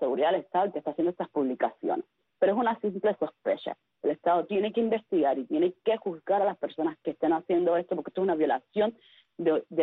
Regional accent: Cuba; siempre voy a ser ciudadana cubana, pero para lo que a ti te convenga.

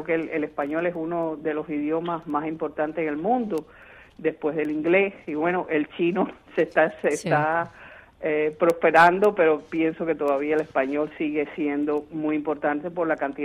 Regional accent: Cuba; also born or lived in Miami, United States; yo nací en Miami, pero viví en Cuba, todo, o sea, crecí en Cuba.

